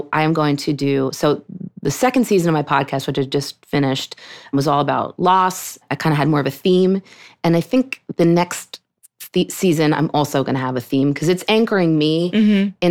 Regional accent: Pittsburgh, Pennsylvania, United States; So I grew up in Pittsburgh. That was my synagogue.

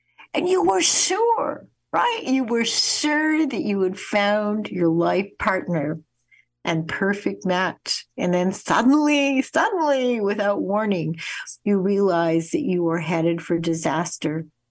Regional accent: Winnipeg, Manitoba, Canada; when I was a child and a student growing up in Winnipeg, Canada

